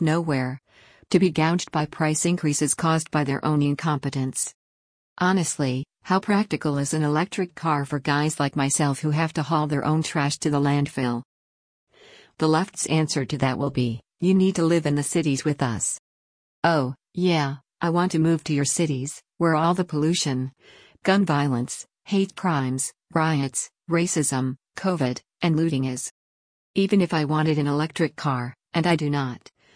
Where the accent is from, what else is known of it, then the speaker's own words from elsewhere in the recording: United States; I'm an American, I'll do what I want.